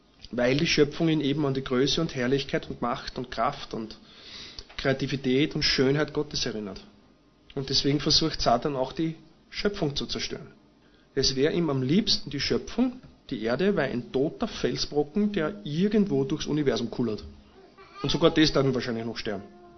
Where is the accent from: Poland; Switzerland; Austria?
Austria; Vienna; Ich bin in Wien geboren und aufgewachsen.